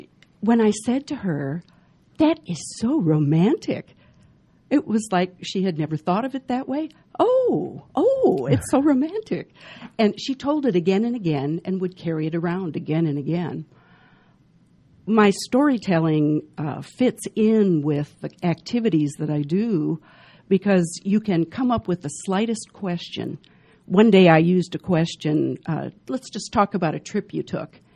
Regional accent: Illinois, United States; I am originally from Illinois, and my degrees are in communications and urban studies.

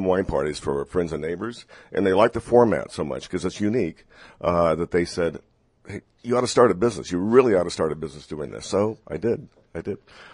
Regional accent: San Diego, California, United States; I actually grew up in San Diego. I was born and raised in San Diego, so I am a native Californian.

